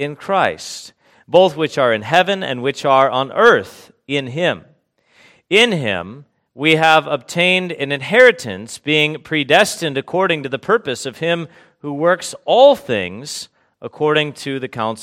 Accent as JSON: {"language": "English", "town": "Huntington Beach", "region": "California", "country": "United States", "said": "I am originally from Huntington Beach, California."}